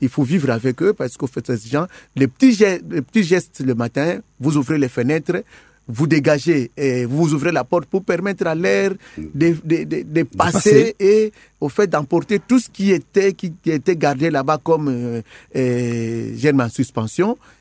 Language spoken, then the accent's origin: French; Kinshasa, DR Congo; Le matin, évidemment, chez nous, à Kinshasa